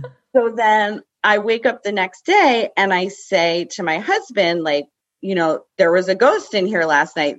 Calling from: New Jersey, United States; I'm calling from Jersey.

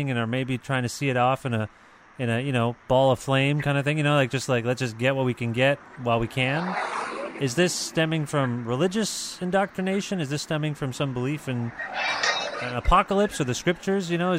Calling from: Canada; As an American, I'm calling you from Canada, but you're an American.

